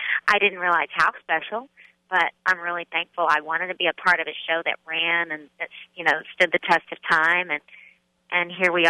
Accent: Broken Arrow, Oklahoma, United States; But then again, I'm from Oklahoma, so what do you expect?

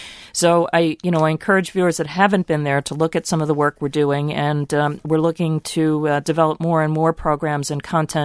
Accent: Maryland, United States; And I grew up outside of Baltimore and had a public school education

